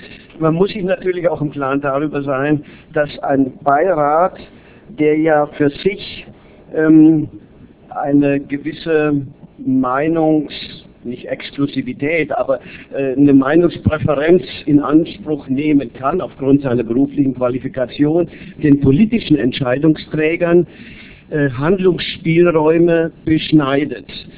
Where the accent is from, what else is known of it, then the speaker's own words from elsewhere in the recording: Mainz, Rhineland-Palatinate, Germany; Ja, nun, also ich bin Mainzer und lebe und arbeite in Mainz.